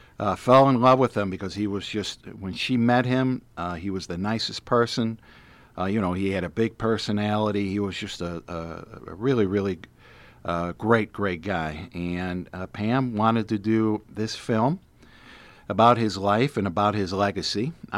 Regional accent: Chicago, Illinois, United States; when I was growing up in Chicago, I became a big fan of Dick Biondi when I listened to him on WJMK.

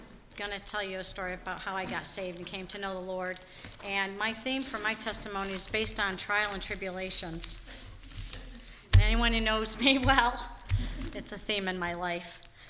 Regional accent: Torrington, Connecticut, United States; I grew up in Torrington with three younger siblings.

